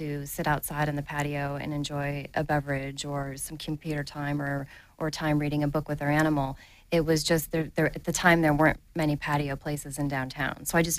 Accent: Cleveland, Ohio, United States; moved away as an adult; I moved here from Cleveland, Ohio 17 years ago last month and came to go to school at FITM

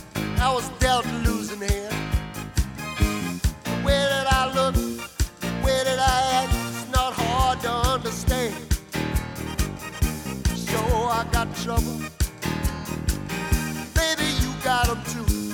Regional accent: Los Angeles, California, United States; I was born in Los Angeles many, many, many years ago. Lived out in North Hollywood there in a steaming little bungalow.

